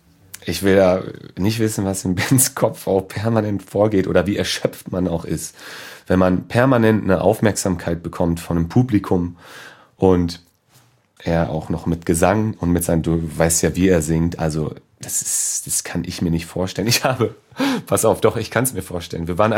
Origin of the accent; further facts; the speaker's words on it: Friedrichsdorf, Germany; Also ich komme vom Dorf, aus Friedrichsdorf